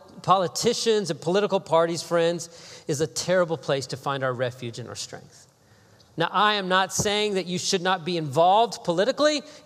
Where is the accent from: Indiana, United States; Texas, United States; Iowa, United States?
Texas, United States; Houston; Like, I came before that from Houston, Texas. We have friends in the Midwest, like, where tornadoes and fires and all kinds of realities come. Like, Harvey crushed Houston, my hometown, just a few years back.